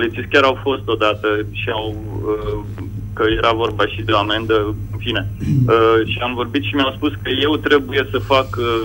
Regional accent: Bucharest, Romania; eu sunt din București

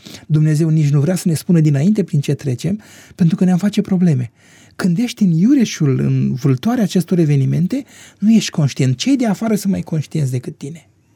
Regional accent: Lunca, Romania; cu aceste diapozitive am început să lucrez în satul meu, în Lunca

